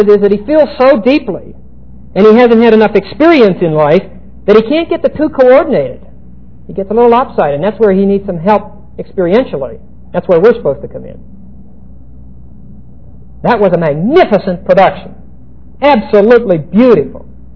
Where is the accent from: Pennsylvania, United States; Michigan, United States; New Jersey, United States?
Pennsylvania, United States; Pittsburgh; I'm from Pittsburgh.